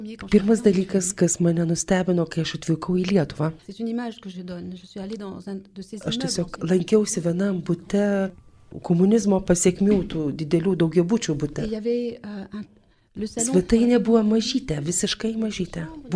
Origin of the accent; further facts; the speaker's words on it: France; Lithuanian is a second language; Ir aš kaip prancūzė, aš taip pat priemu Dievo pamokas per tai.